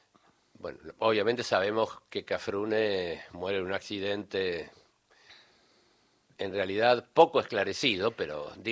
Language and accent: Spanish; Las Peñas, Buenos Aires Province, Argentina; Yo soy del Gran Buenos Aires, Las Peñas.